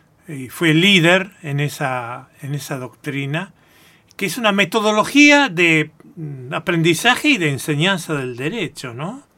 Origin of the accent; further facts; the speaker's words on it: Rosario, Santa Fe, Argentina; now in Buenos Aires, Argentina; como provinciano, como rosarino de pura cepa